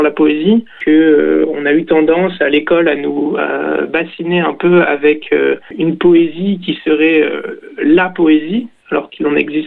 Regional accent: Le Sappey-en-Chartreuse, Auvergne-Rhône-Alpes, France; now in Grenoble, France; né en 2002 à Grenoble. Donc j'ai grandi au Sapé en Chartreuse. Je vis entre le Sapé et Grenoble, notamment pour mes études.

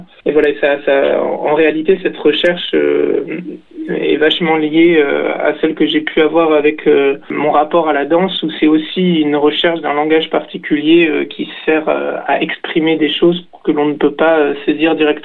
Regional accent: Le Sappey-en-Chartreuse, Auvergne-Rhône-Alpes, France; now in Grenoble, France; né en 2002 à Grenoble. Donc j'ai grandi au Sapé en Chartreuse. Je vis entre le Sapé et Grenoble, notamment pour mes études.

